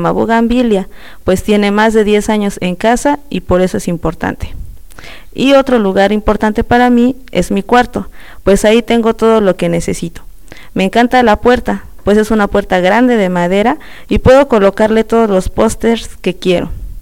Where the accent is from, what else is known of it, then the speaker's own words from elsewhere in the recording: Mexico; Hola, soy mexicana.